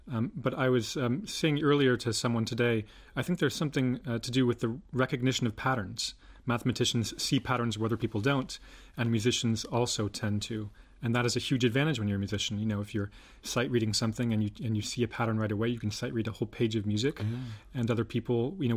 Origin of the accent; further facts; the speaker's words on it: United States; now in France; it's hard to get used to as an American when you're open and everyone's always very supportive in America.